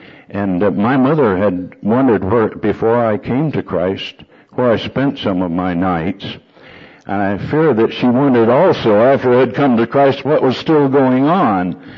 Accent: Whittier, California, United States; in Whittier High School, I was born in Whittier, June 30th, 1912. And I went to school with Richard Nixon.

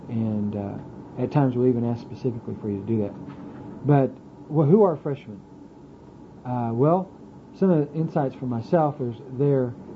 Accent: Alaska, United States; also born or lived in Oklahoma; I went to Oklahoma State, and I didn't know anybody. I came straight from Alaska, didn't know a person.

